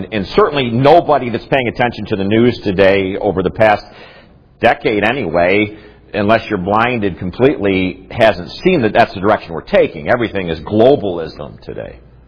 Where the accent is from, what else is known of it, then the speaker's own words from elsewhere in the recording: United States; I'm an American second. Understand that I'm a Christian first.